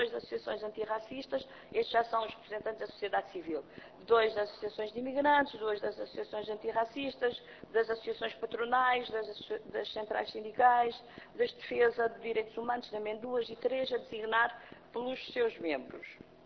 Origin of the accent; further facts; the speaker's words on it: Cape Verde; now in Portugal; Eu sou natural de Cabo Verde, como todos sabem, eu não me canso de dizer isto. E nós naquela altura, há uns anos atrás, nós não vínhamos de avião, vínhamos de barco